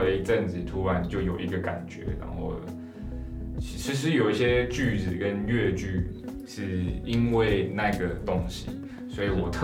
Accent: Taiwan; 那其实我是客家的，但是我不会讲客家话，因为我爸爸也不会。那至少我是台湾人嘛

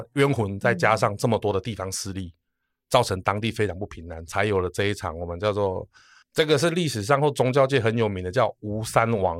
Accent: Taiwan; 另外一个比较有趣的我们台湾人的历史啦

